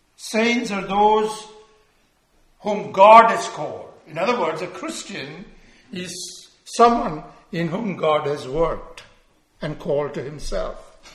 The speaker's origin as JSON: {"language": "English", "country": "India", "tie": "born or raised there", "moved": "yes", "said": "When I was growing up in India, we went to an English Catholic school. They had the best schools."}